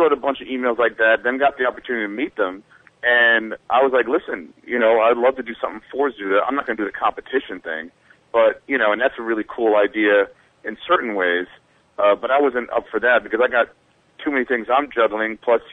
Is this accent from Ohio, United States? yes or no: no; Manhattan, New York, United States; I moved from Manhattan to Brooklyn. And as a Manhattanite, you know, we have a certain swagger and attitude about what we think we know.